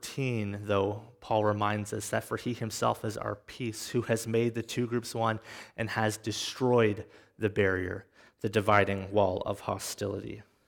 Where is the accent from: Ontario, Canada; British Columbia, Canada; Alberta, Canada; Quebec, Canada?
Ontario, Canada; Trenton; also born or lived in Belleville; I wasn't born in Ottawa. I was born in Belleville, grew up in Trenton.